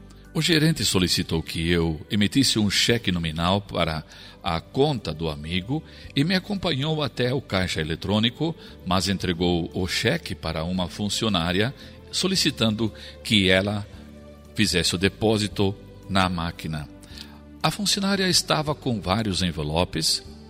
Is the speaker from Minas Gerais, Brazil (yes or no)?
no; Curitiba, Paraná, Brazil; also born or lived in Blumenau; eu estive em Curitiba, na capital, onde eu cresci desde os meus 4 anos de idade. Nasci em Blumenau e cresci em Curitiba